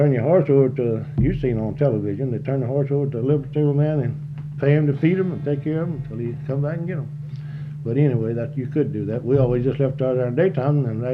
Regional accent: Des Arc, Arkansas, United States; lived between here and yonder, right here and a couple of miles all my life. And Desert Ark has been my hometown all the time.

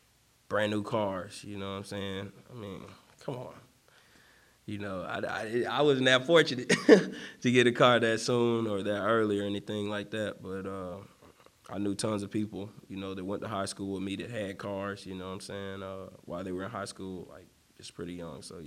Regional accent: Roswell, Georgia, United States; But, yeah, I tell them, you know, I'm from Roswell, Georgia.

